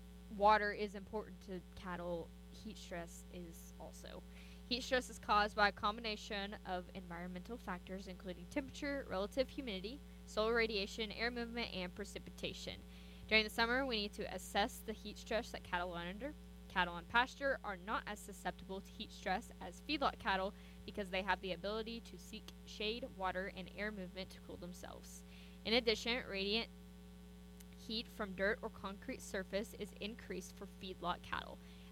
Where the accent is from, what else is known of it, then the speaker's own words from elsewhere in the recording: Elk City, Oklahoma, United States; She's originally, we grew up together here in Elk City, went to elementary school together.